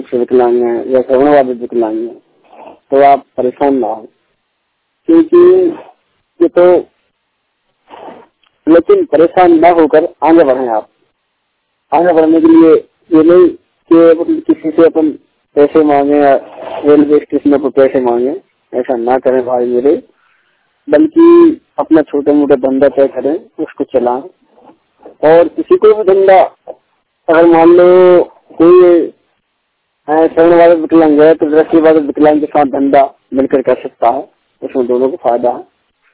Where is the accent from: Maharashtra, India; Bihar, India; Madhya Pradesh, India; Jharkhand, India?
Madhya Pradesh, India; मेरा बेबी कैसलेपुरा जिला रायसेन मध्य प्रदेश का निवासी हूँ।